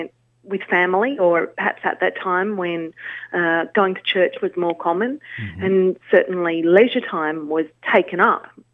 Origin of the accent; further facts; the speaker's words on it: Melbourne, Victoria, Australia; also born or lived in Canberra; now in Sydney, Australia; I'm originally from Melbourne, and it didn't exist in Melbourne.